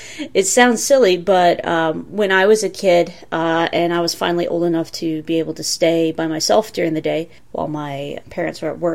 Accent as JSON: {"language": "English", "region": "Tennessee", "country": "United States", "tie": "born or raised there", "said": "I grew up in East Tennessee, where it is absurdly humid, you know, because of the mountains and all the trees and stuff."}